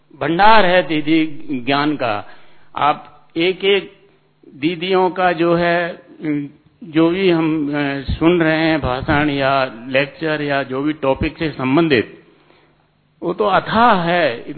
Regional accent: Gwalior, Madhya Pradesh, India; मैं ग्वालियर से बिलोंग करता हूँ।

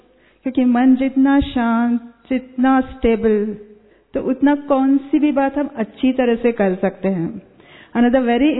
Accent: Maharashtra, India; मैं महाराष्ट्र से आई हूँ।

